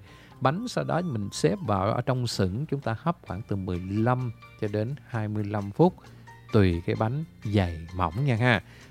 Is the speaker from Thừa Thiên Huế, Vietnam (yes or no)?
yes; Hue, Thừa Thiên Huế, Vietnam; now in United States; Mình người Huế chắc chắn là cái món này là món ruột truyền thống.